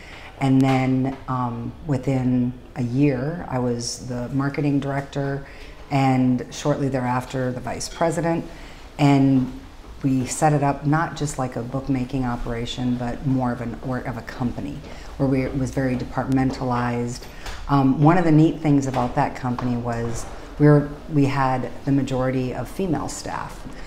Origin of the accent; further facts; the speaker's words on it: North Dakota, United States; I grew up in North Dakota. I have a very amazing childhood, amazing family.